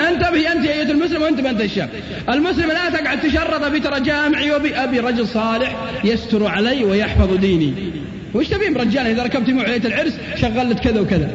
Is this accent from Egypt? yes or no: no; Al-Qassim, Saudi Arabia; شاب من عندنا بالقصيم